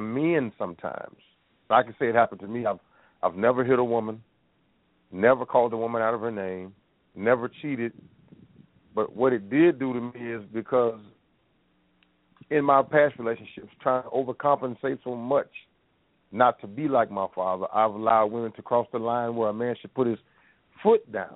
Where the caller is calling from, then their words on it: Tulsa, Oklahoma, United States; I am calling from Black Wall Street, Tulsa, Oklahoma.